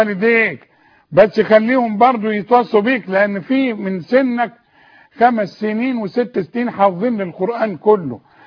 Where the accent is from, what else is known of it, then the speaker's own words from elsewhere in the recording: Sharqia Governorate, Egypt; أنا من الشرقية برضه